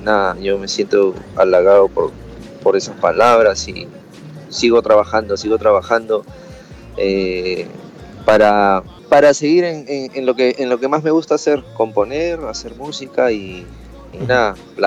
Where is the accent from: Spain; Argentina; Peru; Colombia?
Peru; Callao; now in Japan; yo soy del Callao, los amigos, yo desde muy chico como que andaba, ¿entiendes? Bien, no liberal, pero es otra crianza, otra cultura, y llegar aquí a Japón fue impactante